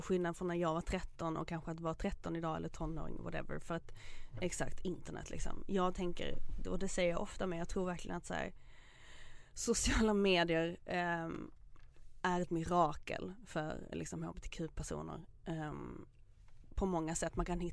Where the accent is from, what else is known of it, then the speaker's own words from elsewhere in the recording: Kävlinge, Skåne, Sweden; alltså säger då där jag kommer från, lesbiska i Kävlingar liksom.